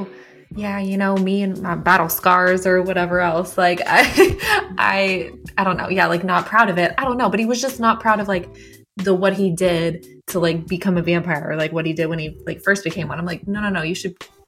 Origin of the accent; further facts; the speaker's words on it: the South, United States; Well, and I mean, probably because, like, I'm from the South, you know